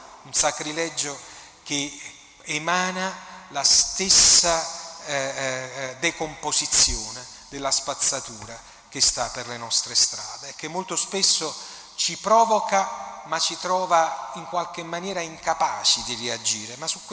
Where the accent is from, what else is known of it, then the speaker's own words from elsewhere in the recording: Naples, Campania, Italy; la nostra come napoletani, come uomini che abitano questa terra